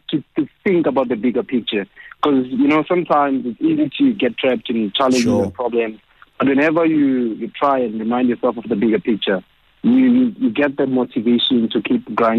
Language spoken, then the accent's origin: English; Cape Town, Western Cape, South Africa; I was born and raised in a township in Cape Town called Khayelitsha.